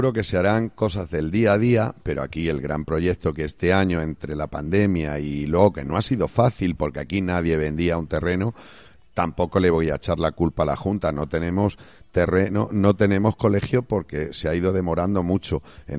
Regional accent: San Sebastián, Puerto Rico; ya no solo por Pepino, porque bueno, en Pepino nací, en Pepino me crié

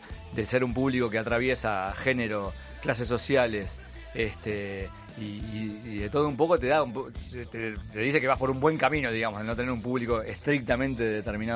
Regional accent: Uruguay; Que igual Uruguay, somos muy pocos uruguayos en el mundo, somos un barrio de Madrid en total

